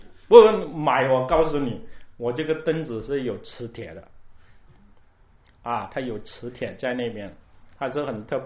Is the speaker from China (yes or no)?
yes; China; 我是中国人的那个年代都有办法发明